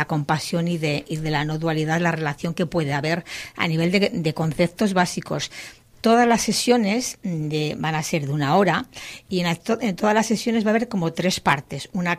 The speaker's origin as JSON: {"language": "Spanish", "town": "Salamanca", "region": "Castile and León", "country": "Spain", "said": "Yo ya en Salamanca, que soy de Salamanca, practicaba el yoga y daba clases de yoga."}